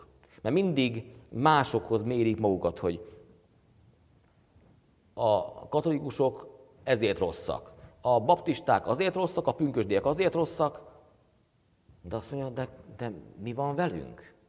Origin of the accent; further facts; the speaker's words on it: Békéscsaba, Békés, Hungary; ugye én Békéscsabai vagyok